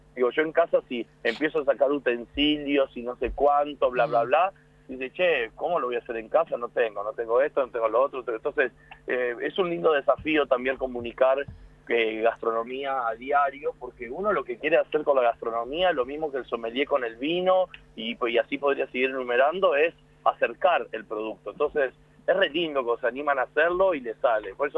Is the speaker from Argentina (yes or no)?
yes; Argentina; moved away; después de 25, 28 años estando lejos de la casa de mi abuela, lejos de mi ciudad natal, todavía lo sigo teniendo presente y uno no le puede escapar. Y el argentino es muy arraigado a eso